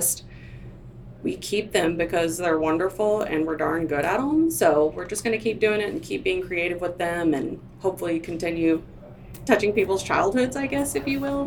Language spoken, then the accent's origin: English; Fort Worth, Texas, United States; moved away as an adult; also born or lived in North Carolina; I was actually I was in North Carolina at the time, so I moved. I grew up in Fort Worth. I moved to North Carolina when I was 20 years old.